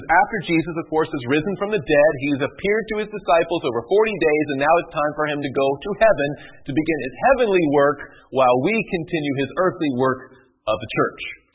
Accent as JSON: {"language": "English", "region": "the South", "country": "United States", "said": "Now, I'm from the South. You think about something being quick as green lightning."}